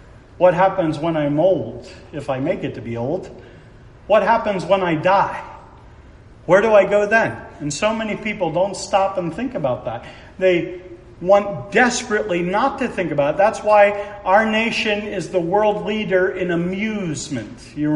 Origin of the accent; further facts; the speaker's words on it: Pennsylvania, United States; Oh, I'm from Pennsylvania.